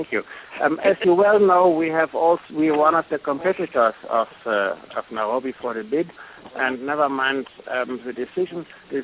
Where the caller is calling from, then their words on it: Namibia; I'm phoning from Namibia, which is an African country.